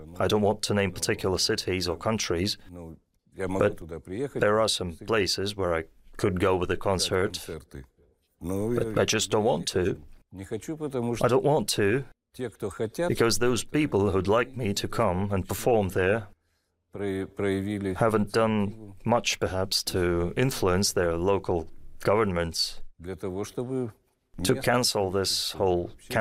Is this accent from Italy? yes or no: no; Lviv, Lviv Oblast, Ukraine; also born or lived in Rostov-on-Don; Well, first of all, I wasn't born in Lviv. I was born in Rostov-on-Don.